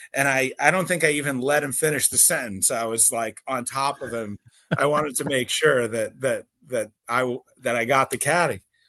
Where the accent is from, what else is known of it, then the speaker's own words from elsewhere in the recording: Northeast, United States; I mean, I'm from the Northeast, so the easy answer is bent grass.